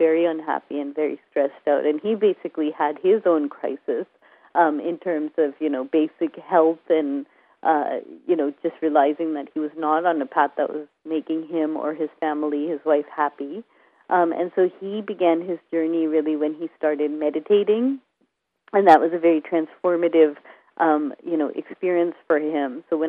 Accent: Boston, Massachusetts, United States; also born or lived in India; So my when I grew up in Boston, when my mother got pregnant, my dad was a resident in a hospital that where he couldn't afford to even have me at that time. So actually, I was born in India

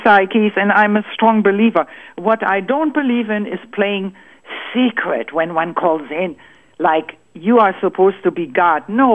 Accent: Germany; I'm from Germany.

